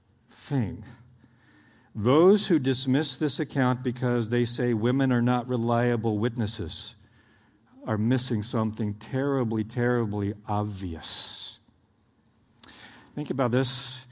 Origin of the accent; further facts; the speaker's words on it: Oklahoma, United States; this was one of the things I had nightmares about growing up in Oklahoma, tornadoes.